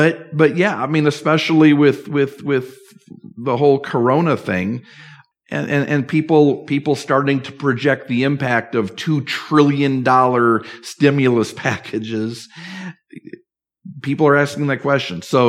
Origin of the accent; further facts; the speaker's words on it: New Jersey, United States; No, because we came from New Jersey and people were quick to remind us that it wasn't just a West Coast thing.